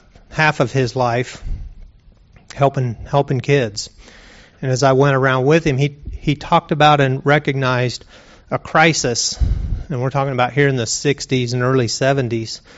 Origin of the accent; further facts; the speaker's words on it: Kansas, United States; born there; I was born in Kansas 54 years ago. And I was born out in the sticks in Kansas where there weren't any sticks.